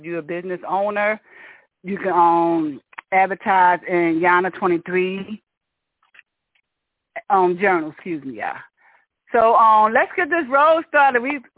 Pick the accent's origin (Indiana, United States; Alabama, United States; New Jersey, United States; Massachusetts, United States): New Jersey, United States; Newark; now in Poconos, United States; born and raised in Newark, New Jersey. I reside in the Poconos now.